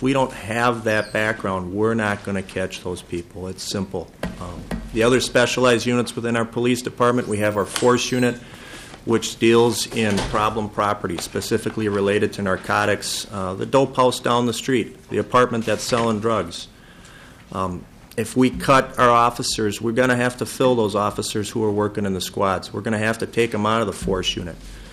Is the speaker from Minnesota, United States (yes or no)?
yes; St. Paul, Minnesota, United States; I've been a police officer for 20 years, and I grew up in St. Paul.